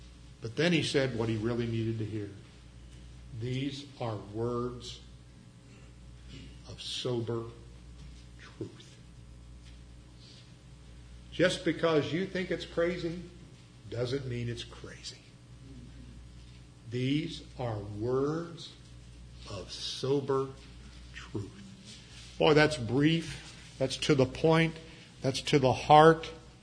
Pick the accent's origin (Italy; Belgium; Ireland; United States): Ireland; So Paul didn't go Irish on him. I'm Irish, I can say that.